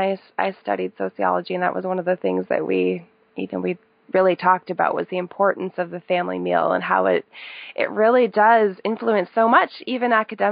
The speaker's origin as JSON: {"language": "English", "country": "Canada", "said": "I'm Canadian and I live in Canada"}